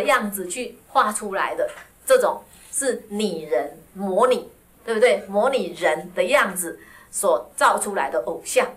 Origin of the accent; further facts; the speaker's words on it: Taiwan; 比方说原始部族里边有所谓的图腾，图腾的信仰，我们台湾的有一些高山族的图腾，百步蛇